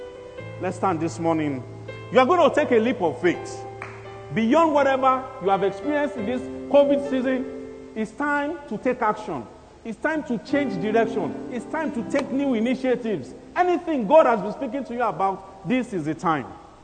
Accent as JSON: {"language": "English", "country": "Nigeria", "tie": "born there", "said": "If not that I was born in Nigeria, my life would have been transformed."}